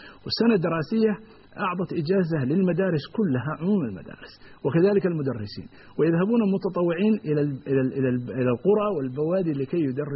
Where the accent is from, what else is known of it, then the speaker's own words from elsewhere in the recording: Somalia; يعني مثلا كنا نستلم البريد، الرسالة التي تأتي من أوروبا نستلمها في قريتنا، الرسالة البريدية تصل إلى بيتنا في القرية